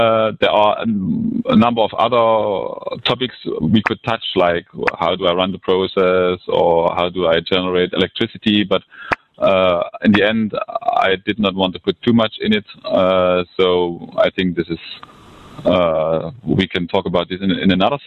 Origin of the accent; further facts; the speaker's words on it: Dresden, Saxony, Germany; I was born 1968 in Dresden. That's a city of 500,000 people in the former communist East Germany.